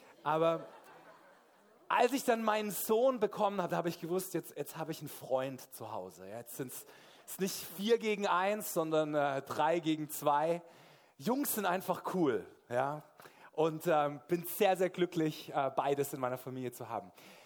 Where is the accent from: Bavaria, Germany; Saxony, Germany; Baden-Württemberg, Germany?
Baden-Württemberg, Germany; Karlsruhe; Also wie gesagt, ich komme aus Karlsruhe, ich bin verheiratet, ich habe 3 Kinder.